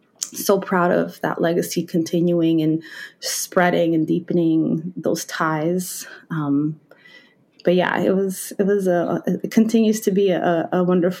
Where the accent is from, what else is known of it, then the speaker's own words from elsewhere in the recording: Newark, New Jersey, United States; growing up in the Ironbound and being a part of the Ironbound Community Corporation was what I call my real PhD.